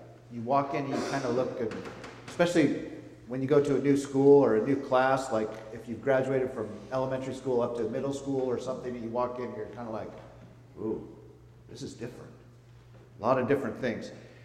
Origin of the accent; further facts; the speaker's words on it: California, United States; So I grew up in Northern California, as many of you know, and went to school at Westmont College in Santa Barbara